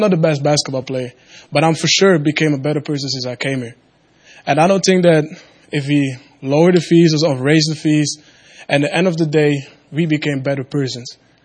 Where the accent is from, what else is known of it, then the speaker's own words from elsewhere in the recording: Suriname; I'm also part of the basketball team. And what I want to say is I'm from Suriname. I don't know if y'all know where it is. One of y'all know where it is? No. It's in South America. It's the smallest country in South America.